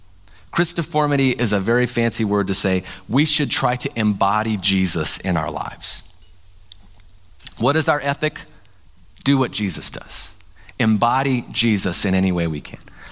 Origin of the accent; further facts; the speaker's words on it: Appalachia, United States; my cultural background, I grew up in Appalachia. There's a deep mistrust of government and a propensity to do whatever we want.